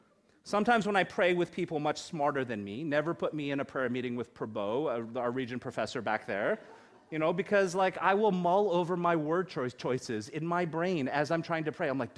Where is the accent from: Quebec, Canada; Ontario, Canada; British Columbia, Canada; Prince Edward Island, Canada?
British Columbia, Canada; Burnaby; I grew up in Korean culture and I grew up going to a Korean full gospel church out in Burnaby.